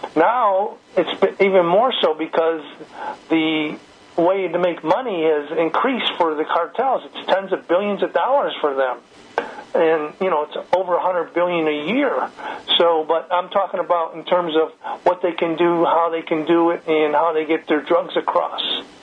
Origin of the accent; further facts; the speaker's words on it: Chicago, Illinois, United States; So, I'm beside myself because I grew up in the Mexican community in Chicago.